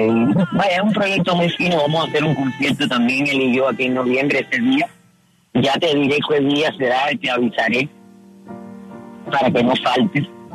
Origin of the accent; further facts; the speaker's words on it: Cuba; now in Venezuela; Yo llevo ya 32 años fuera de Cuba. He hecho mi vida aquí, pero soy cubana de corazón y cubanísima, diría yo. Y también llevo a Venezuela, que fue la patria donde me quedé y donde me acogieron con mucho amor